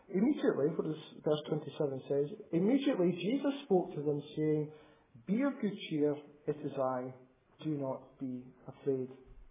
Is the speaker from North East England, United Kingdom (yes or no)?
no; Arbroath, Scotland, United Kingdom; I grew up in Arbroath, just up past Dundee, spent 25 years of my life there.